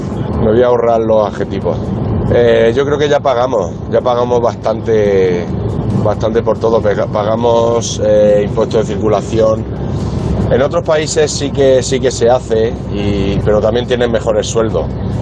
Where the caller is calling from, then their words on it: Villena, Valencian Community, Spain; de Villena, Alicante, soy camionero.